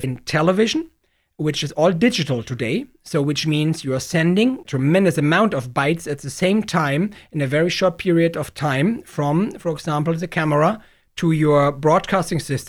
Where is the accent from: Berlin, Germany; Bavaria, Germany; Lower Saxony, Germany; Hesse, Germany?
Lower Saxony, Germany; Hanover; English is a second language; now in United States; I was born and raised in Hanover, Germany. So Hanover, Germany is not exactly the Catholic area of Germany. But my mother's family was Catholic. My father's family was Protestants.